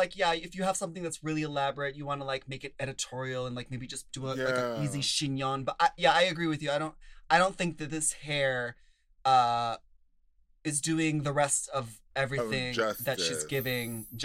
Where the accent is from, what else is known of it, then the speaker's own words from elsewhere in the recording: Minnesota, United States; I'm from Minnesota. Okay. And we have Minnesota nice, but we all know that that does not mean that you're actually nice.